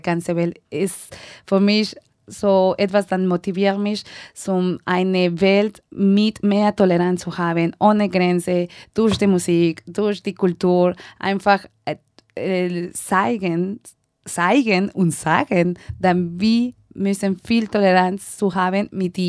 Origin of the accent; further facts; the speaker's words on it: Mexico; first language Spanish; German is a second language; Natürlich, ich komme aus Mexiko und ich habe natürlich eine naturelle Beziehung mit den Leuten, die dann Spanisch sprechen.